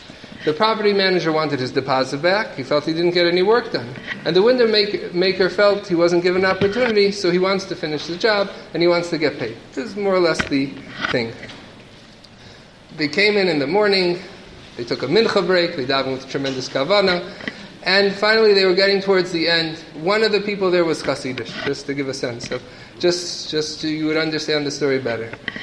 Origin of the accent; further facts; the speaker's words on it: Detroit, Michigan, United States; now in Canada; I didn't grow up in Canada. Where I grew up in Detroit. Victoria Day obviously didn't exist. I am Canadian.